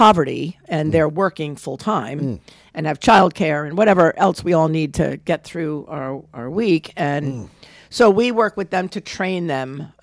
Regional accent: Wappingers Falls, New York, United States; I grew up in Wappingers Falls, been in Dutchess County most of my life

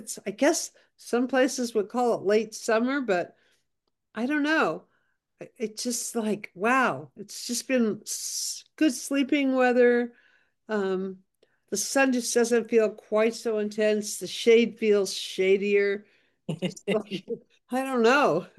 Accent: California, United States; I grew up in Kern County, we grew potatoes.

